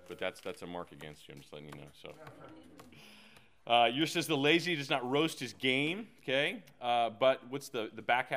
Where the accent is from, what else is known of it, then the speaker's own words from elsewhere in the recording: Texas, United States; I'm from Texas.